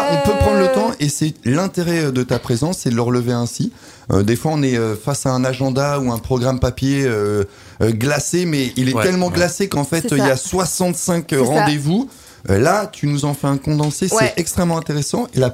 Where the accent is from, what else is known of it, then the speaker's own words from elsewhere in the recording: Occitanie, France; Je viens d'Aveyron, monsieur. Je connais la France.